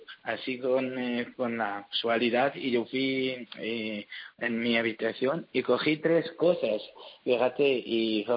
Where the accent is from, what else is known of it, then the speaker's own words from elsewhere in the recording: Qaraqosh, Nineveh, Iraq; mi hermano mayor lo mataron por ser cristiano. Y mi familia vive actualmente ahí en mi ciudad, Karakosh